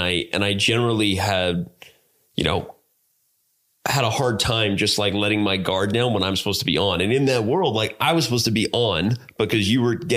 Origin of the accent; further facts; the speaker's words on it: Tonto Village, Arizona, United States; So I grew up in Arizona, a small town in Arizona called Tonto Village. I was born in Mesa, Arizona, East Valley, shout out to East Valley people. But then I grew up in a small town in Arizona.